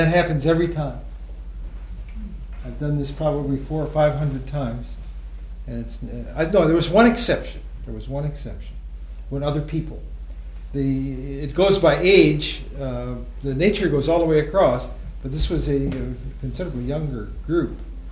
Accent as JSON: {"language": "English", "town": "Chicago", "region": "Illinois", "country": "United States", "said": "I was a city slicker from way back. I'm still a Chicagoan at heart."}